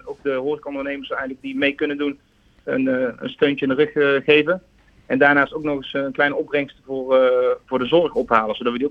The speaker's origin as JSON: {"language": "Dutch", "town": "Alphen", "region": "North Brabant", "country": "Netherlands", "lives_now": "Gilze, Netherlands", "said": "Tegenwoordig woon ik in Geelze, maar oorspronkelijk kom ik uit Alphen."}